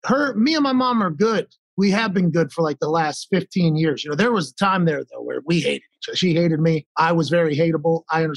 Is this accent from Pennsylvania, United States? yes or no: yes; Pittsburgh, Pennsylvania, United States; born there